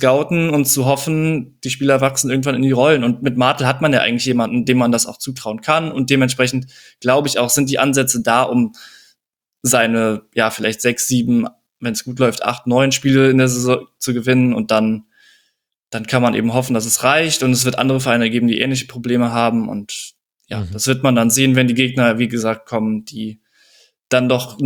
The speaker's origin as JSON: {"language": "German", "town": "Cologne", "region": "North Rhine-Westphalia", "country": "Germany", "said": "Auch den kennt man ja als Kölner so ein bisschen besser."}